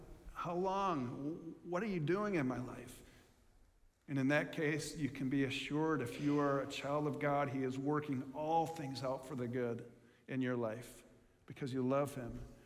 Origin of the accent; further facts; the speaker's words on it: Jamestown, New York, United States; there's my mom who met my dad there, and they got married, and I'm from Jamestown, New York.